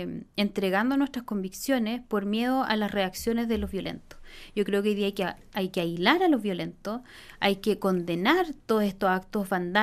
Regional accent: Chile; Y es ahí donde nosotros como chilenos, como ciudadanos, tenemos que ver quién nos da gobernabilidad

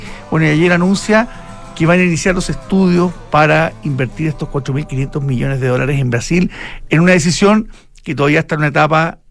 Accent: Chile; nos alegre como chilenos

